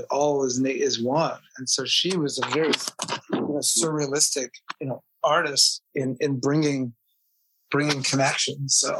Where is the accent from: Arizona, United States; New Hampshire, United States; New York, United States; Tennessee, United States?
Arizona, United States; Phoenix; I grew up in Arizona, in Phoenix